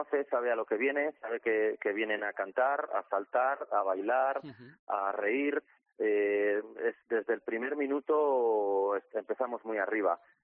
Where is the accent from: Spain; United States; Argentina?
Spain; Valladolid, Castile and León; Nosotros somos de Valladolid.